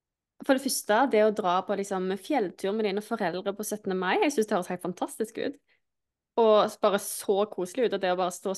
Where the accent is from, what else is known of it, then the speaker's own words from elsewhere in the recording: Stavanger, Rogaland, Norway; sånn som der jeg kommer fra da, i Stavanger, så har på en måte 17. mai aldri vært en stor ting.